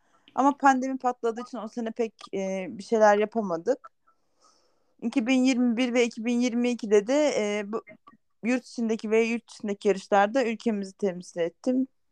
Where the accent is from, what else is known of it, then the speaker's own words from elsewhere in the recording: Konya, Turkey; now in Ankara, Turkey; Kapadokyalı gibi olmuştum ama yarıştan önce ve geçen senelerde çok fazla evden çok Konyalıyım esasen. Konya'dan çok Kapadokya'ya gitmişimdir kesinlikle.